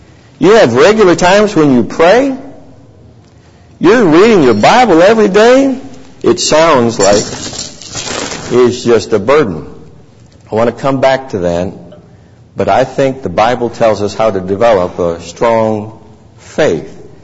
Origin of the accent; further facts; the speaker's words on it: Detroit, Michigan, United States; Said, it's not from Memphis. I grew up in Detroit. So we have chains. We know what chains are.